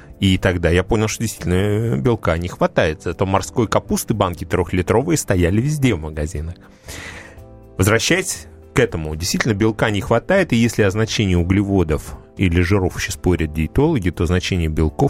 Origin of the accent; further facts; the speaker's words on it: Moscow, Russia; Вот я москвич, я никогда не выезжал.